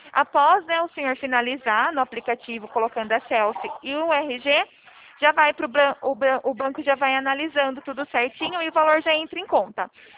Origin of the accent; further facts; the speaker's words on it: Araras, São Paulo, Brazil; Sou daqui de Araras mesmo